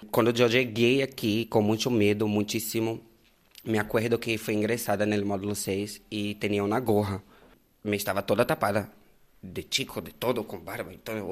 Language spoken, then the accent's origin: Spanish; Brazil; Spanish is a second language; moved away as an adult; now in Spain; Yo vengo de Brasil, yo sé cómo es la cárcel de Brasil, y llegando aquí sola, sin nada, sin hablar español